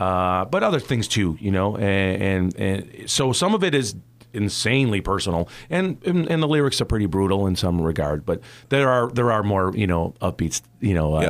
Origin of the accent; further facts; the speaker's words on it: Syracuse, New York, United States; You know, I'm from Syracuse, but I played in Utica as every bit as much as I did in Syracuse